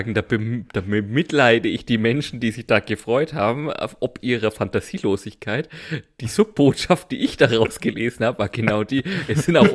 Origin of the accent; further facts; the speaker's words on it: Bavaria, Germany; ich komme ja aus Franken, da gibt's das Schäufele